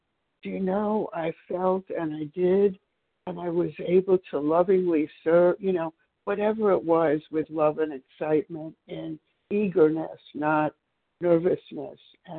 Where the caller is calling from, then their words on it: Maryland, United States; Oh, I'm calling from Maryland.